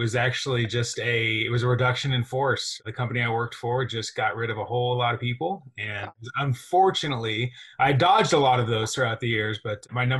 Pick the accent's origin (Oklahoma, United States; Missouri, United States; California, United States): Oklahoma, United States; Oklahoma City; No, I'm from the Oklahoma City area. I live in a small town, actually not really a small town much anymore.